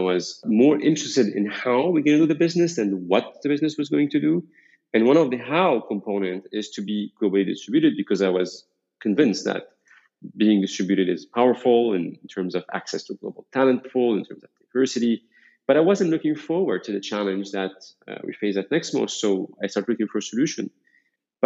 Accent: Beirut, Beirut Governorate, Lebanon; Yeah, I was born in Lebanon in 1980. The first 11 years of my life was the Civil War. And I was living near the borders or the Green Line between Beirut East and Beirut West.

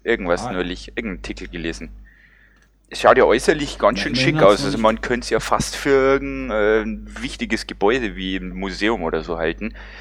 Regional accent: Bogen, Bavaria, Germany; ich bin aus Bogen.

